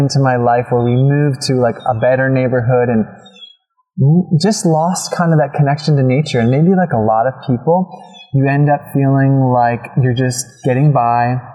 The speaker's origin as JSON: {"language": "English", "region": "New Jersey", "country": "United States", "tie": "born or raised there", "said": "I grew up in the Garden State of New Jersey"}